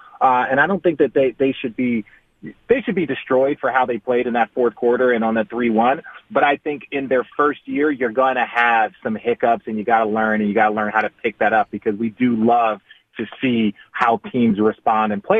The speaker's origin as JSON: {"language": "English", "town": "Phoenix", "region": "Arizona", "country": "United States", "tie": "born or raised there", "said": "I grew up in Phoenix, Arizona, and I used to see their signs all the time."}